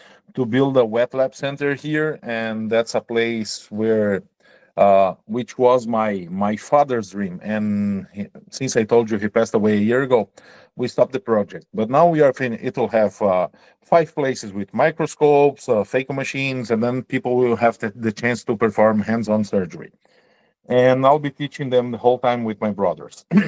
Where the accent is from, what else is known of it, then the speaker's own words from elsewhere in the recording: Brazil; English is a second language; now in Japan; And most of the countries, like here, Japan, or my home country, Brazil, or Europe, we are able to do both of stuff.